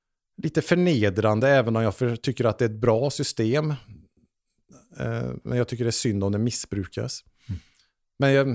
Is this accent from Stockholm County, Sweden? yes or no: no; Trollhättan, Västra Götaland County, Sweden; Och jag växte upp i Trollhättan där man brände ner en moské.